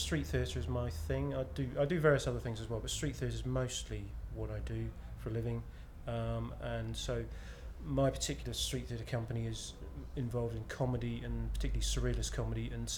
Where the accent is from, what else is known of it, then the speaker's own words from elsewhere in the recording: Norwich, East of England, United Kingdom; I'm 43 and I'm from Norwich.